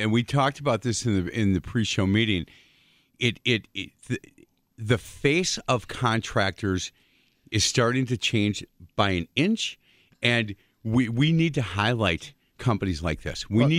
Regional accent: Ireland; And as an Irish guy, my final decision is always maybe.

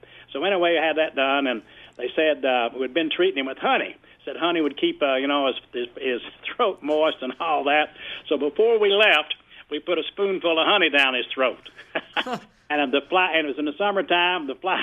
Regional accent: Artemis, Kentucky, United States; I'm from Artemis, Kentucky, and my aunt took me to Churchill Downs when I was 5 years old on a shopping trip.

